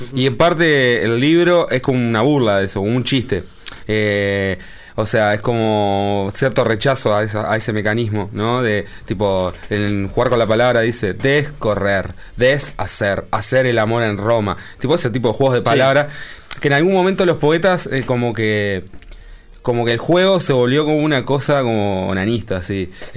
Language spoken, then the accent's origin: Spanish; Sauce, Canelones, Uruguay; Y nosotros con mis amigos que somos de Sauce, vivimos en Sauce el rock y la vida de manera punk.